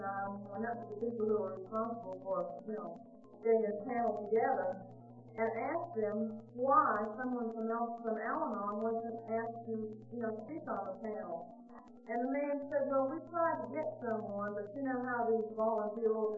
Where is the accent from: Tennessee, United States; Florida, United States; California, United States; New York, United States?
Florida, United States; from Florida.